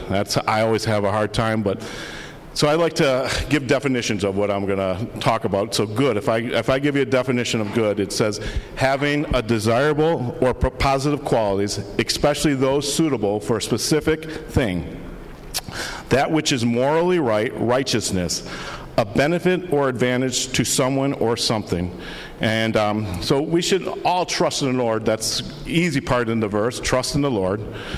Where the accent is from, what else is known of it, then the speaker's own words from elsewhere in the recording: Michigan, United States; moved away as an adult; now in Scranton, United States; I know when I moved from Michigan, I had my family. I lived in Michigan all my life, and around 33 years, I felt like God's pulling for me to come to Scranton.